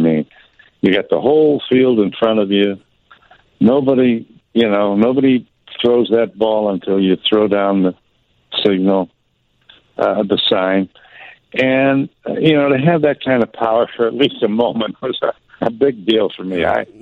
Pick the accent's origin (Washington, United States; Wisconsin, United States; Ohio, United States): Ohio, United States; Cleveland; I spent 8 years at WGN, and I grew up in Cleveland, so I grew up with the Indians